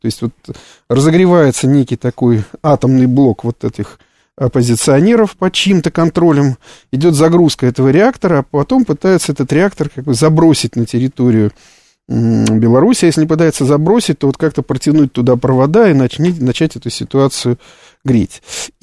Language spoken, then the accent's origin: Russian; Russia; я понимаю, вот как россиянин